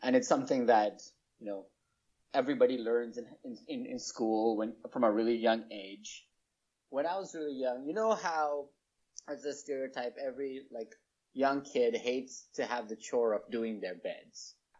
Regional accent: Nairobi, Kenya; English is a second language; moved away as an adult; now in United States; I grew up in Nairobi, Kenya. Right now, I'm a graduate student at the University of Florida, Gainesville.

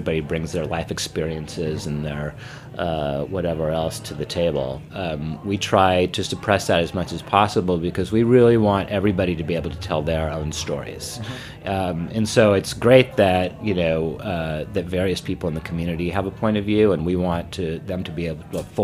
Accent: New York, United States; I think as a New Yorker, sometimes you're just sort of trained not to look at too much.

